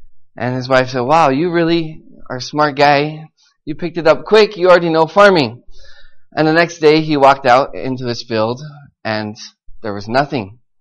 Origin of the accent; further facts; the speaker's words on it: United States; for me, I'm not American anymore. And so it's good to hear how different people are growing in America